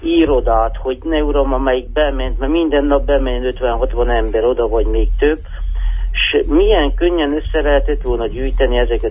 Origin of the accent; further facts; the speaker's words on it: Odorheiu Secuiesc, Harghita, Romania; ugye én Székelyudvarhelyi vagyok.